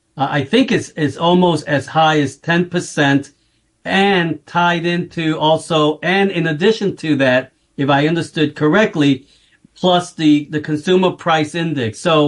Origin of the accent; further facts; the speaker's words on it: New York City, New York, United States; And I've raised my family here, and I want to stay here. I was born and raised in East Harlem, and I think I should stay here for until the end, basically.